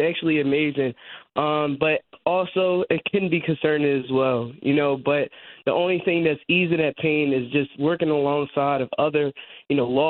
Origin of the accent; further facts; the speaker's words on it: Pennsylvania, United States; When I look at Pennsylvania, my hometown, I see there's a lot of things going on in Allentown and Philly and Chester.